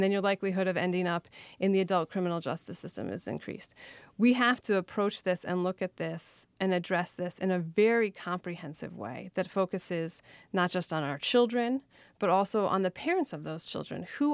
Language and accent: English; Wisconsin, United States; born there; I love it here and I have family here and I was born in Wisconsin. And I left and I came back and I left and I came back again.